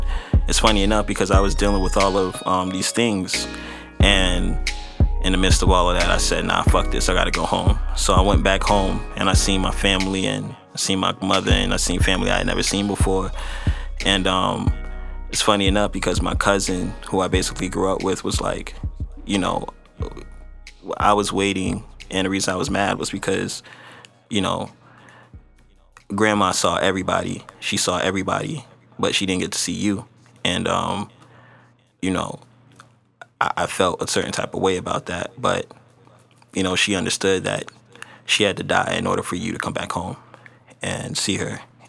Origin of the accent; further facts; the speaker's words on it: Florida, United States; I'm from Broward County, Dade County, North Miami Beach, North Miami, you know, Miami Gardens, Miramar, Hollandale, Ponds.